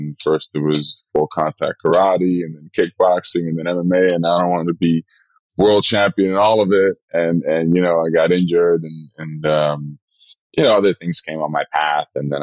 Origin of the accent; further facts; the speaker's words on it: Rotterdam, South Holland, Netherlands; now in New York, United States; Rotterdam is where I grew up in the Netherlands. The city is home, where I was born, where I find my culture.